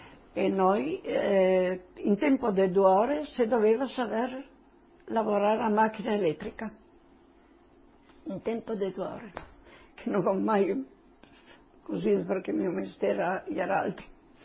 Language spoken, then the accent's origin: Italian; Slovenia; Italian is a second language; sono slovena e non posso. Posso essere diversi anni che non parlo tanto italiano perché sono via del mio lavoro.